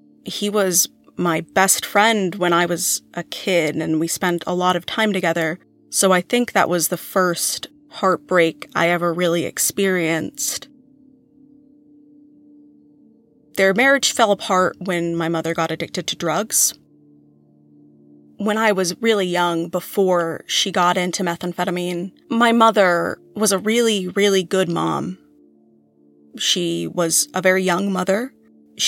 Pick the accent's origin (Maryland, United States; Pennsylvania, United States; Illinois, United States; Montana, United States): Maryland, United States; also born or lived in Texas; I was born in Texas, and my parents were together until I was 4 or 5 years old, at which point my mother moved my little brother and I from Texas to Maryland